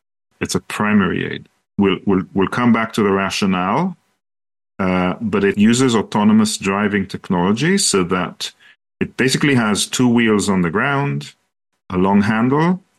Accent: Israel; English is a second language; moved away as an adult; also born or lived in London / Singapore; now in Seattle, United States; I grew up in Israel. That's where I did my computer science. I moved to London. That's where I did an MBA in London Business School. I lived in the UK for 15 years, and then I lived in Singapore for about 3 years with my family

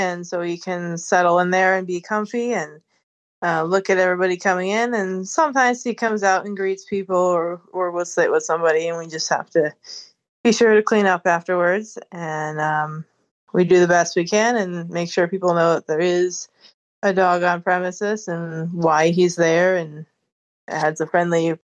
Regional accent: Connecticut, United States; born there; I was born in Connecticut, and the first of my brain tumors was discovered when I was 9 months old.

